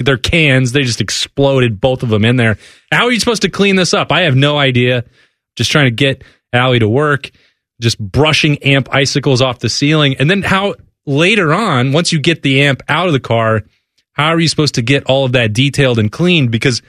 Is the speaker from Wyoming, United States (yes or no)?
yes; Casper, Wyoming, United States; And I learned that lesson the hard way growing up in Wyoming, and then my first job was in Casper, my hometown, and living on my own.